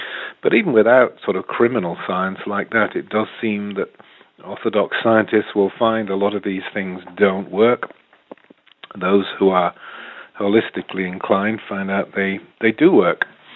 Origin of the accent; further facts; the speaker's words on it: United Kingdom; now in United States; I'm a British MD living in California.